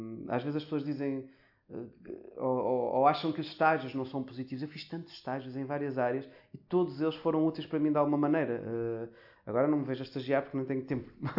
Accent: Santa Maria da Feira, Aveiro, Portugal; na minha terra natal, que é em Santa Maria da Feira, uma pequena freguesia de lá.

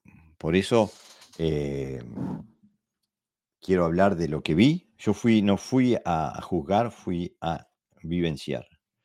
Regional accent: Uruguay; En mi país, en Uruguay, hay un dicho

